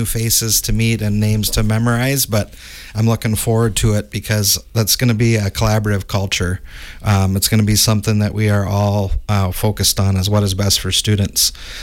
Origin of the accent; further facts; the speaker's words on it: Livingston, Wisconsin, United States; And growing up in the Iowa Grant School District and living in Livingston, I'm kind of back where I come full circle back to the southwest part of the state.